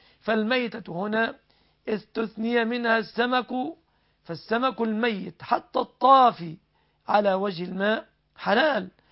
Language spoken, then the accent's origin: Arabic; Egypt